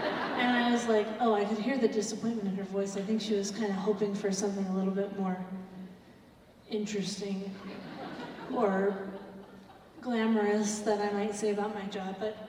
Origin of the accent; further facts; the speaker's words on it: New York City, New York, United States; also born or lived in Manhattan; I'm from New York City. I grew up in. Yeah, it's good, kind of. I grew up in Manhattan and now I live in Brooklyn